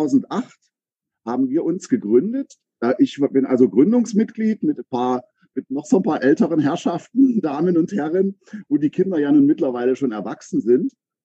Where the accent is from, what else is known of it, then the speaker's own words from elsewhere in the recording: Aken, Saxony-Anhalt, Germany; now in Berlin, Germany; bin seit etwa 35 Jahren, glaube ich, Berliner, komme ursprünglich aus Sachsen-Anhalt, aus Aachen an der Elbe und habe dann irgendwann den Weg in die Großstadt gefunden